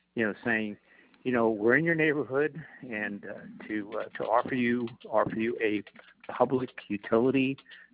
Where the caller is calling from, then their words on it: Kingston, New York, United States; I'm calling from Kingston, New York, right?